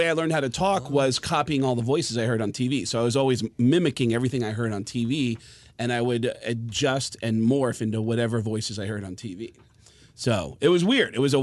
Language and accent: English; Bronx, New York, United States; But what was interesting was growing up in a deaf family was I grew up in the Bronx. I never got an accent, and everyone in the Bronx has a really.